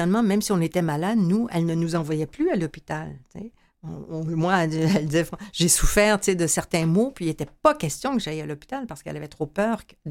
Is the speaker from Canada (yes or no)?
yes; Quebec, Canada; au Québec, auquel je suis profondément attachée, je suis québécoise, francophone